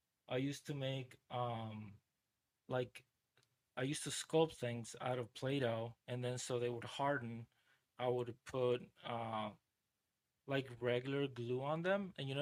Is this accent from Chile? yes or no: yes; Chile; English is a second language; now in United States; Yeah, so I was born in Chile in South America. I lived there until 2001, and then I moved to the U.S. Basically, I moved to Charleston, which is in South Carolina. I didn't know any English whatsoever